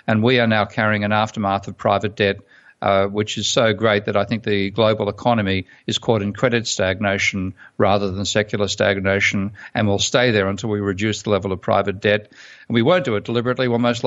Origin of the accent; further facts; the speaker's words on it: Australia; private debt in my home country of Australia